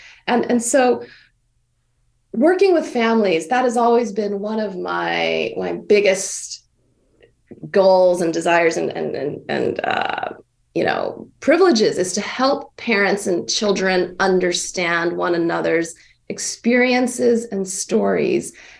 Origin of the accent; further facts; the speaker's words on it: Hawaii, United States; Yeah, I think being born and raised in Hawaii, my connection to the ocean, the Pacific Ocean, is a soul level connection.